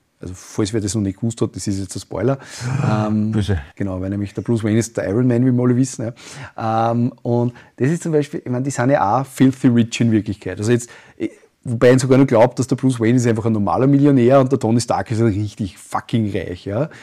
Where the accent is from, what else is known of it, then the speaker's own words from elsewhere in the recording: Upper Austria, Austria; ich bin Oberösterreicher